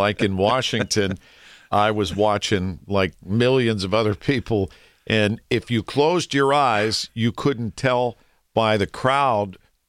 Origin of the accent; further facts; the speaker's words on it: Mexico; I'm from Mexico.